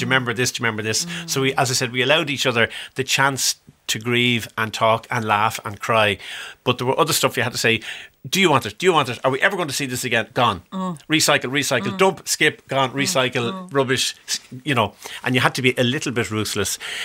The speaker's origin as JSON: {"language": "English", "town": "Sutton", "region": "Leinster", "country": "Ireland", "tie": "born or raised there", "also_born_or_lived": "Artane", "said": "I was born in Artane, and in 1967 we moved out to Sutton to a big George."}